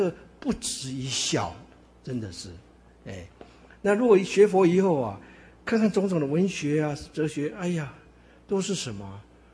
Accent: China; 所以我们中国人民以食为天嘛

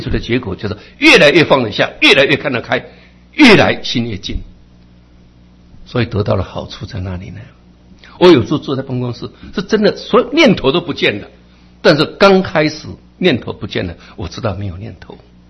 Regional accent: Luodong, Yilan County, Taiwan; 我在乡下长大的，乡下的地方，在罗东那个地方。我们以前考初中都要联考啊，有没有？

